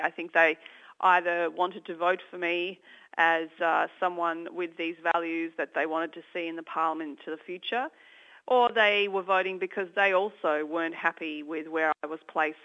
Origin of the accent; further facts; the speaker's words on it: Tasmania, Australia; in representing my home state here in Tasmania as well